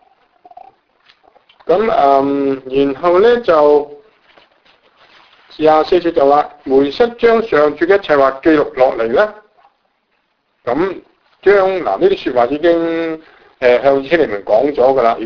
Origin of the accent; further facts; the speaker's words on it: China; 当然你不出声可能当默认，如果是我们中国人这样讲